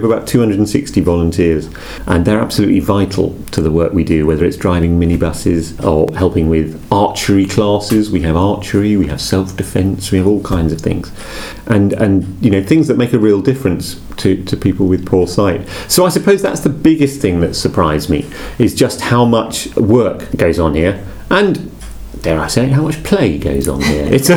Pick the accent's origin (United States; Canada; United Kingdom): United Kingdom; East of England; I live just down the road. I live at the other end of Magdalen Street in Norwich. I'm from Norfolk.